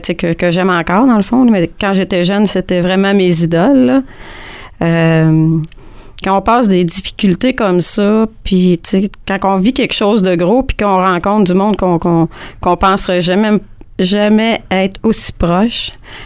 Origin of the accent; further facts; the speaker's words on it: Saint-Paulin, Quebec, Canada; Moi, je viens de la Mauricie, tout à fait, à Saint-Paulin, exactement.